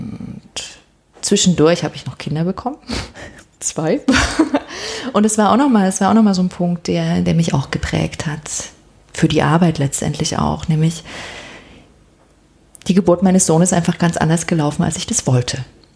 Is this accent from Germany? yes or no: yes; Dresden, Saxony, Germany; ich mit meinem Mann dann nach Dresden in meine Heimat gegangen, wo ich ja auch lange dann nicht gelebt hatte.